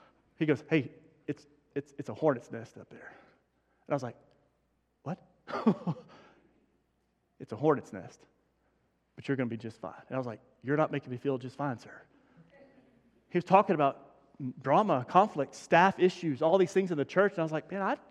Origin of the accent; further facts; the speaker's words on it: Denver City, Texas, United States; he and I grew up in Denver City, where I grew up, shocker, in a small church.